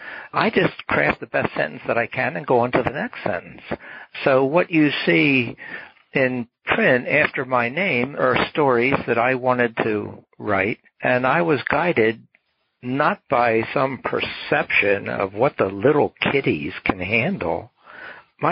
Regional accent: Norristown, Pennsylvania, United States; I was at an event in the park in Norristown, my hometown in Pennsylvania, which actually became the setting for Maniac McGee

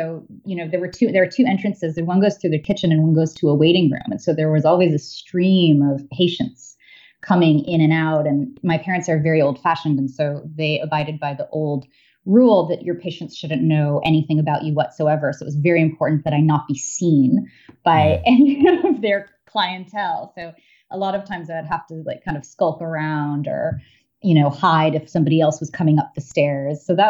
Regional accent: New York, United States; I grew up on the Upper East Side, so uh-huh. not too far from Central Park

